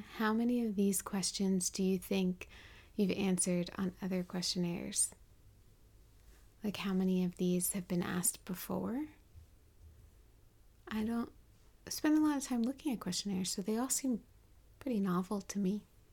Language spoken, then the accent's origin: English; United States; accent: American; if you can't tell by my accent, I'm American and I love football, American football.